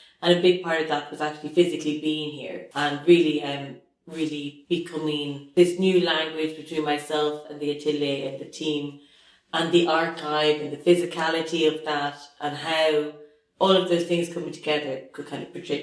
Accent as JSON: {"language": "English", "country": "Ireland", "tie": "born or raised there", "said": "I'm Irish, but I also half Chinese. My father's from Hong Kong, and I grew up in Ireland, which I loved. A very special place to grow up on this little island."}